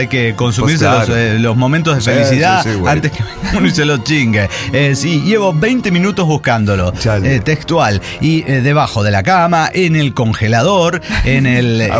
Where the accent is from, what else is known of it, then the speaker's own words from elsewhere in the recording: Bolivia; now in Cusco, Peru; Soy de Bolivia, soy boliviano.